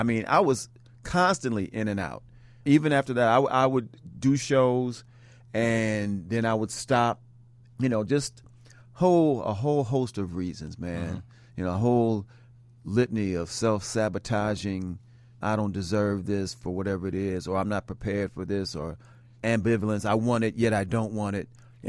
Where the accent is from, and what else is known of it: Chicago, Illinois, United States